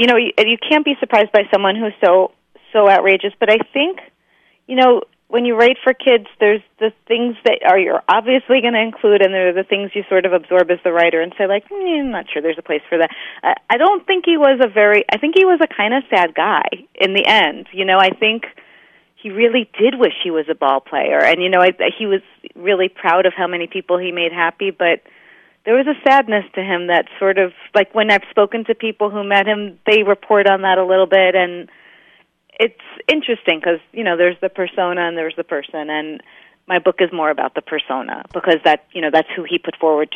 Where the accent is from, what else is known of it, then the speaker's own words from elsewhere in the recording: Queens, New York, United States; But, you know, I grew up in Queens, and I'm a Yankees fan